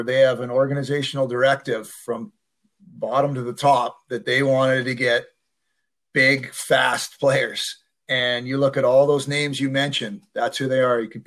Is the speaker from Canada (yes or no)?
yes; Western Canada, Canada; And we're from Western Canada.